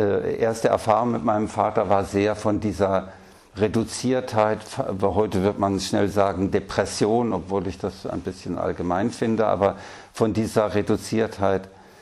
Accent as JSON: {"language": "German", "region": "Baden-Württemberg", "country": "Germany", "tie": "born or raised there", "said": "weil Freiburg 1944 ausgebombt wurde und wir dann fluchtartig in den Hotzenwald, das ist der südliche Schwarzwald, gezogen sind, weil wir dort so eine Ferienwohnung unterm Dach hatten in einem kleinen Bauernhaus."}